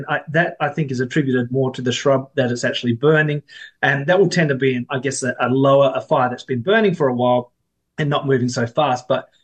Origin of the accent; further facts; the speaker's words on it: South Australia, Australia; I remember living through a 10-year drought when I was in South Australia through the early thousands, late 90s, through to about 2008, 2009.